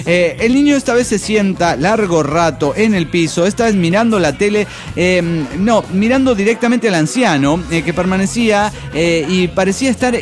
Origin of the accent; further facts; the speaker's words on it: Cuernavaca, Morelos, Mexico; de Cuernavaca, Morelos, México.